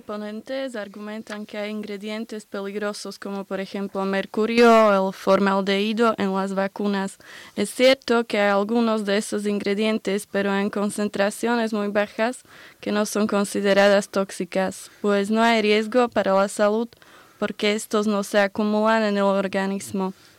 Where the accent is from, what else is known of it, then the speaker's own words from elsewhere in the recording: Košice, Košice Region, Slovakia; Spanish is a second language; Yo soy de la ciudad Košice.